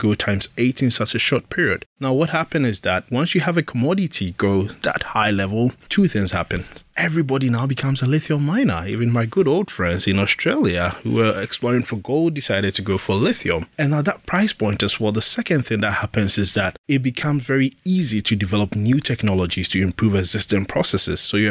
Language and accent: English; Ghana; even my home country, Ghana, discovered lithium